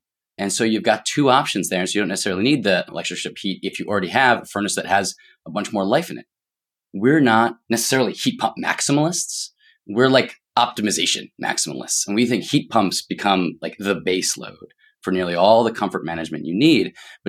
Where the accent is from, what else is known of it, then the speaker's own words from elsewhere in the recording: Boston, Massachusetts, United States; I'm from Boston.